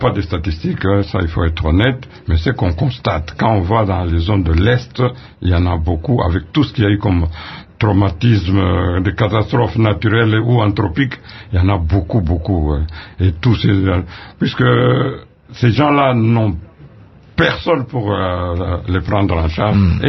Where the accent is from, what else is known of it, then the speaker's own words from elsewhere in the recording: DR Congo; ici chez nous au Congo